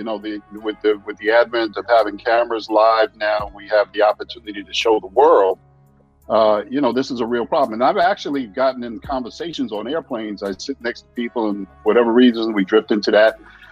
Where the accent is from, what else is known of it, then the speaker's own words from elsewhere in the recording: New York City, New York, United States; I grew up in Jamaica, Queens, New York.